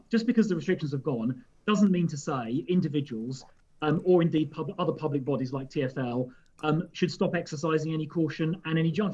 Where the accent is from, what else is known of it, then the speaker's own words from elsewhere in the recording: London, United Kingdom; And as I say, as a Londoner, I respect that.